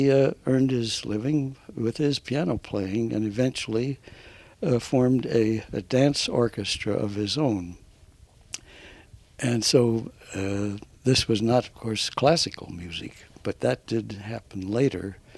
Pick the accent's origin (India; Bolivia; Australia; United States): United States; Vallejo, California; born there; Well, I was born in Vallejo, California on September 11th, 1914.